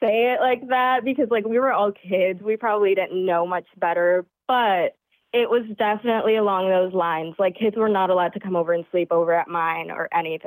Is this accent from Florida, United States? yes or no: yes; Florida, United States; And it is crazy because I am from Florida, so I do have a lot to say